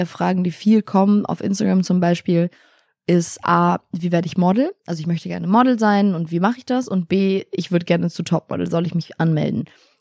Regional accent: Italy; Ich meine, ich bin in Italien aufgewachsen

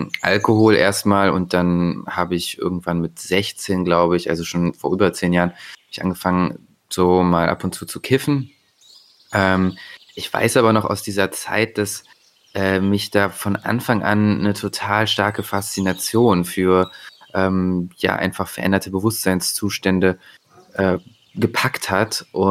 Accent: Bonn, North Rhine-Westphalia, Germany; now in Leipzig, Germany; ich komme ursprünglich aus Bonn, wohne aktuell in Leipzig, wo ich hier auch in der Nähe studiere gerade noch.

